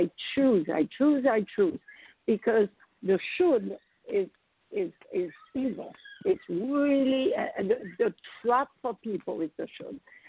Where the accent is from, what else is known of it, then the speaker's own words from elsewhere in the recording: New York, United States; I'm in Florida from New York, and I had to learn to drive again. You know, New York, we don't.